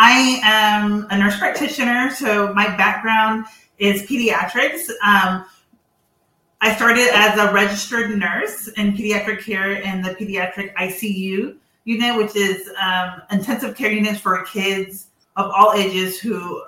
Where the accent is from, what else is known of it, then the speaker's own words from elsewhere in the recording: Texas, United States; moved away as an adult; I'm originally from Texas. My husband is from Atlanta. He's from Marietta. And we came together. He brought us from Texas to Georgia about 8 years ago